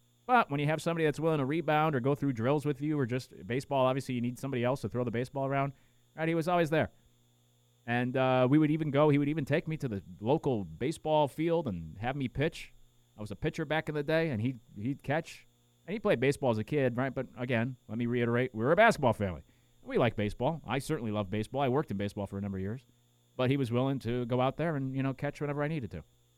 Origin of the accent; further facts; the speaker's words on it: Connecticut, United States; We grew up in Connecticut.